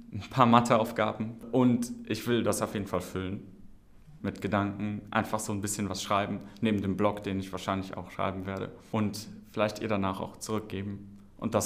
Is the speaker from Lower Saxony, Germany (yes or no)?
no; Aachen, North Rhine-Westphalia, Germany; ich komme hier aus Aachen, wohne sozusagen direkt um die Ecke